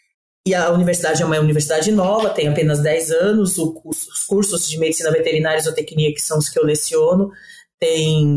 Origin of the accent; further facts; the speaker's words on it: Cotia, São Paulo, Brazil; Eu nasci em São Paulo, capital, fui criada em Cotia, que é a região metropolitana de São Paulo. Apesar de estar tão próximo de um grande centro, Cotia tinha, na época, uma vocação rural, né?